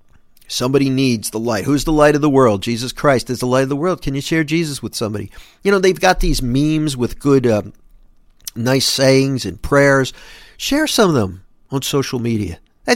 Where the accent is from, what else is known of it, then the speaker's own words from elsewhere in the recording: New Jersey, United States; But here in New Jersey, my home state, we got hit pretty hard with the coronavirus.